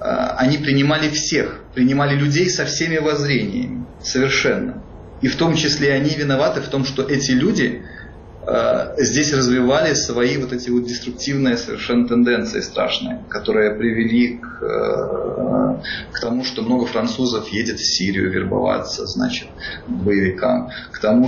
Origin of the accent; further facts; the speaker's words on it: Russia; moved away as an adult; now in France; как я эмигрировал из России сознательно